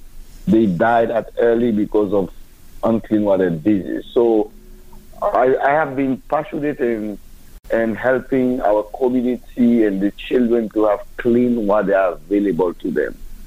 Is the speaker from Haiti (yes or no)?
yes; Haiti; I grew up in Haiti, and my passion was to study theology when I was in high school.